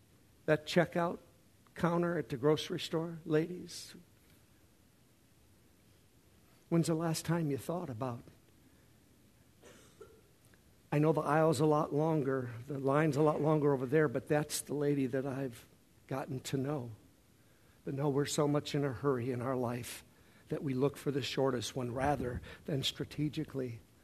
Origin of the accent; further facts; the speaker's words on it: Detroit, Michigan, United States; I grew up in Detroit, but my family's from Tennessee, and all of my family on my father's side were farmers.